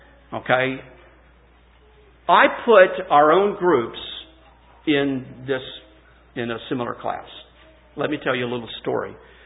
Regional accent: Chambersburg, Pennsylvania, United States; growing up in the Chambersburg area, and George Brunk came there to Franklin County, set up a tent.

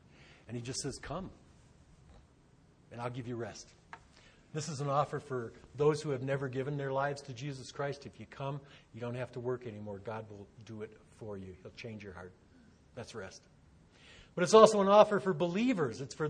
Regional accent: Midwest, United States; I'm from the Midwest.

